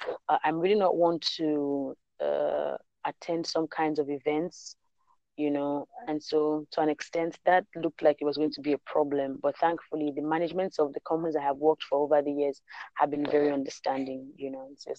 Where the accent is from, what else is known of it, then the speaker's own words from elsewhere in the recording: Nigeria; as a Nigerian, there's that old thing of, oh, the Niger spirit, never say die.